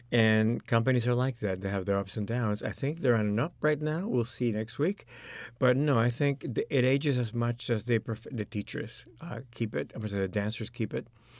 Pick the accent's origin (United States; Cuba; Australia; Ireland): Cuba; accent: Cuban; English is a second language; I think my mother danced in the company, so I grew up with them, and I grew up in Cuba. I'm Cuban, thus my accent